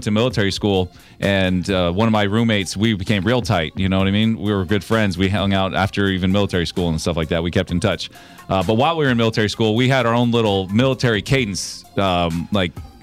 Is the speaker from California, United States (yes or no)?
yes; San Jose, California, United States; Sorry, I'm from San Jose, so whatever.